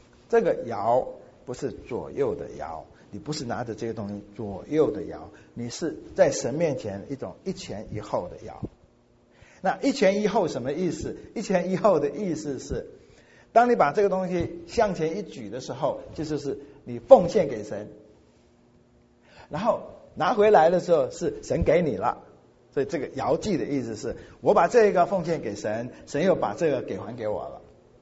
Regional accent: Quanzhou, Fujian, China; 也跟我的家乡有点关系的。这我们福建在我的家乡有一批回族，这些回族我曾经在不同场合提到，这些回族是阿拉伯血统，1000年前。可是这些回族在福建泉州

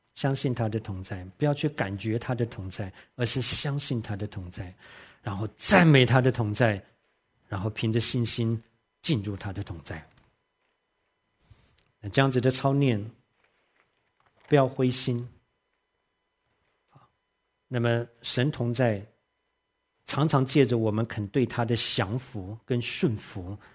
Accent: Taiwan; 我小的时候在台湾生长

